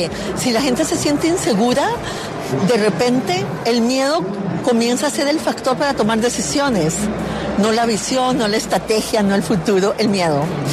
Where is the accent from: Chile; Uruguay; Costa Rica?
Costa Rica; Yo soy de Costa Rica, tengo la democracia en mis venas